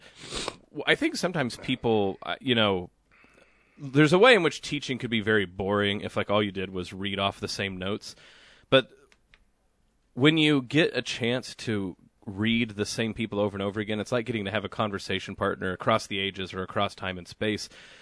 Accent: Oklahoma, United States; I'm from Oklahoma. Absolutely not.

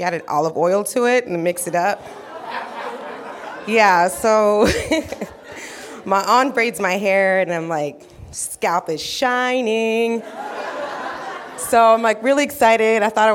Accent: Sudan; born there; So I was born in Sudan, Africa.

